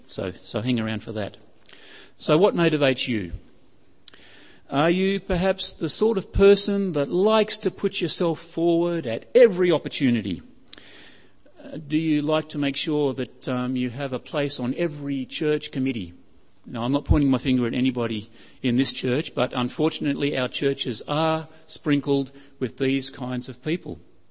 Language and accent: English; Canberra, Australian Capital Territory, Australia; A friend of mine in the youth group in the church that I grew up in Canberra, left school, got his first job